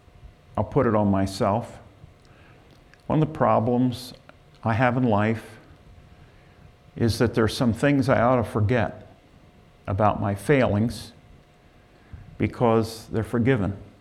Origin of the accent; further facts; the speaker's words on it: Enola, Pennsylvania, United States; I've talked enough about where I grew up in Enola for you to know that I loved where I grew up.